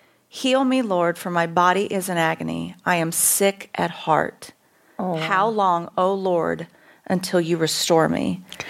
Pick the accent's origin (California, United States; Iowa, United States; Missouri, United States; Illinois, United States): Missouri, United States; If you want to speak to me and if you're real, I'm from Missouri. You're going to have to show me.